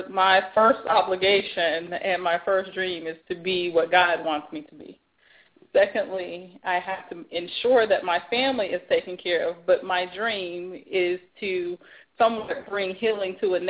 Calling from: Fort Lauderdale, Florida, United States; Fort Lauderdale, Florida.

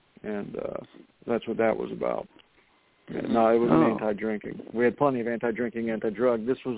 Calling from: Florida, United States; I'm calling from Florida.

